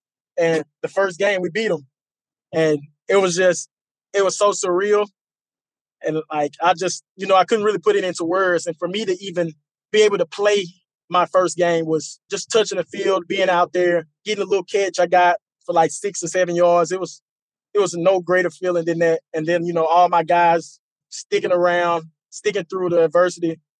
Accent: the South, United States; I'm from the South.

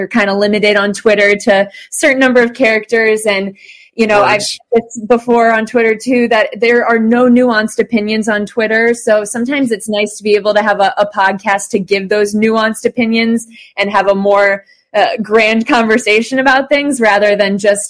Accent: Cleveland, Ohio, United States; born and raised in Cleveland. I grew up in, went to North Royalton schools, born and raised a Cleveland sports fan to my core.

